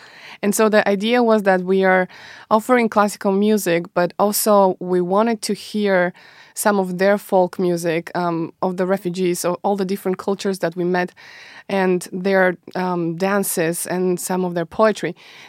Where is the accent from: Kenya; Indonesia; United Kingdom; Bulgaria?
Bulgaria; English is a second language; But being a European, I'm from Bulgaria, we hear about that all the time, right?